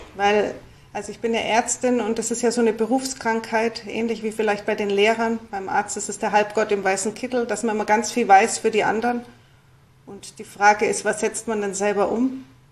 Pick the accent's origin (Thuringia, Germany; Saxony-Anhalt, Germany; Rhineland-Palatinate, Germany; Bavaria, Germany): Bavaria, Germany; Munich; ich bin eben in München aufgewachsen